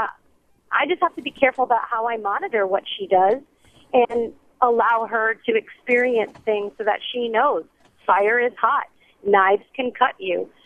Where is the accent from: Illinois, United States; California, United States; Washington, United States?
California, United States; Oakland; One is I grew up in Oakland in the 70s and 80s.